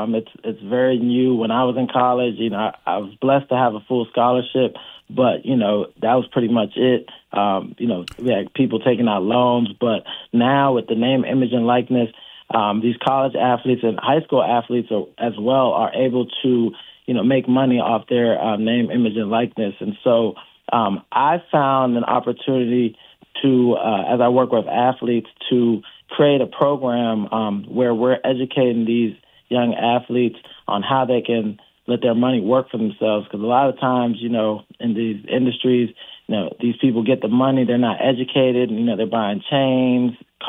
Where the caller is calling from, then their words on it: Washington, District of Columbia, United States; I'm calling from Washington, D.C.